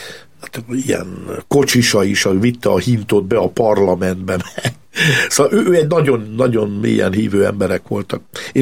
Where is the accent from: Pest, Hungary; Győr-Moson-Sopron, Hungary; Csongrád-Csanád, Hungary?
Pest, Hungary; Budakeszi; also born or lived in Budapest; Én Budapesten születtem, de Budakeszin nevelkedtem.